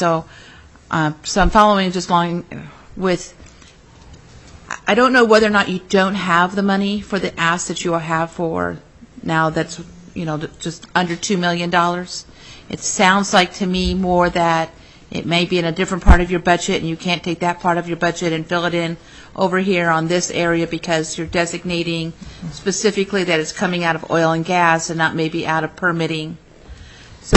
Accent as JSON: {"language": "English", "town": "North Pole", "region": "Alaska", "country": "United States", "said": "I'm from North Pole. We ask differently."}